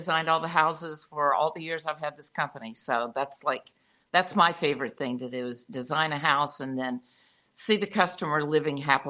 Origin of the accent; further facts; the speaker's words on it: Mount Airy, North Carolina, United States; I am indeed from Mayberry.